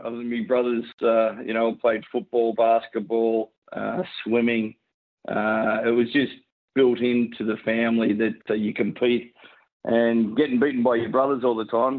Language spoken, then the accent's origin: English; Warrnambool, Victoria, Australia; Yeah, no, I grew up in Warrnambool, 3 hours south of Melbourne